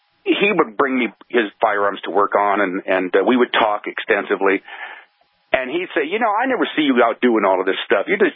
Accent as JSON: {"language": "English", "region": "Oregon", "country": "United States", "tie": "born or raised there", "said": "I was raised this way. I grew up on the Klamath Indian Reservation."}